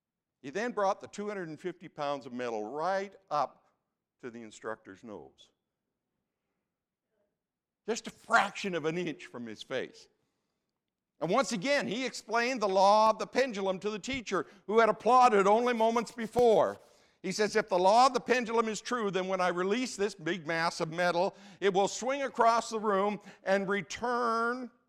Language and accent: English; Canada; now in United States; I have trouble with that because I'm Canadian, so yesterday was the 1st of July, which is Canada Day, so it gets me all confused.